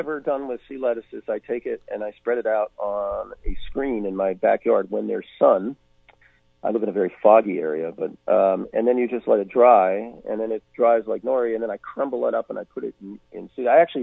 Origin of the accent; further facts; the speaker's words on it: New York City, New York, United States; I grew up in New York City, okay? I grew up in West Village.